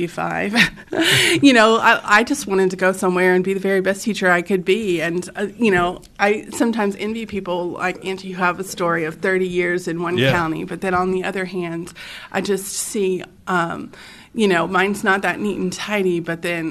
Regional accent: Florence, Kentucky, United States; Well, I was born and raised just outside of Cincinnati in northern Kentucky. Florence, y'all, some people know us. That's where I grew up

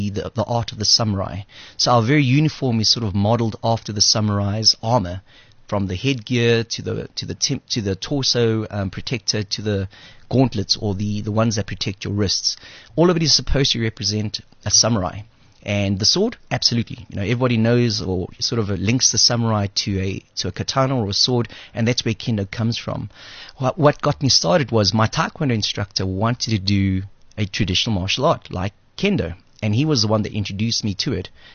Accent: South Africa; I had to come to terms with being South African Chinese.

